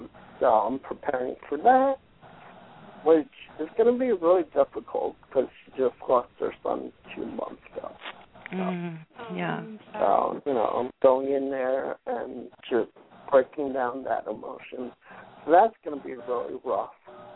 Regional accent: Staten Island, New York, United States; also born or lived in Brooklyn; I'm currently living in New York now, but I was born in Brooklyn, and then we just moved down to Staten Island, so, you know.

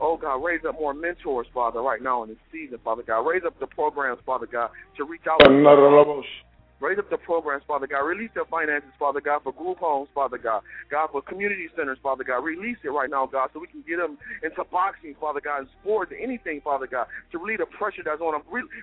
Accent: Detroit, Michigan, United States; As I stand in the city of Detroit right now, my hometown

